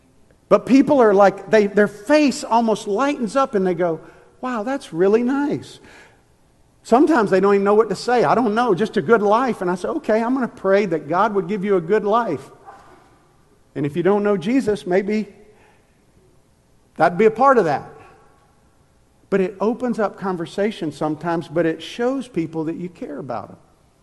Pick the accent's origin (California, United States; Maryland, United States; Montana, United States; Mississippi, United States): Mississippi, United States; I grew up in Mississippi, so I know very clearly what pond scum is.